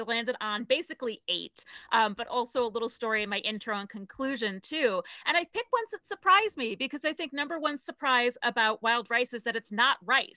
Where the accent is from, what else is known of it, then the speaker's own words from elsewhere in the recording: Ohio, United States; I'm from Ohio originally, so we know corn out there.